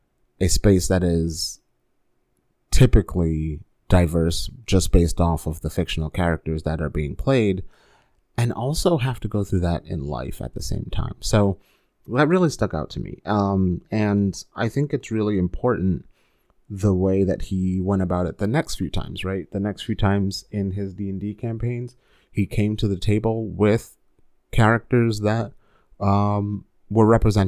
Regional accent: United States; Growing up in America, especially, you have folks who get your name wrong all the time or who kind of don't understand your culture, right?

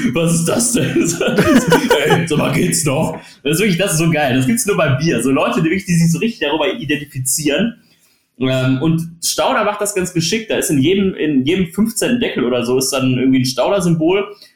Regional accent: Essen, North Rhine-Westphalia, Germany; Kennst du das? In Essen ist das ganz extrem. Ich komme aus Essen

